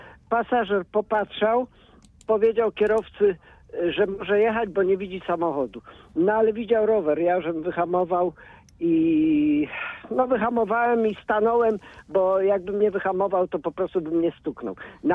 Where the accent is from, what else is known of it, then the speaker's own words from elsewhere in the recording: Poznań, Greater Poland Voivodeship, Poland; jestem rodowitym poznaniakiem, a się ożeniłem pod Opalnicę.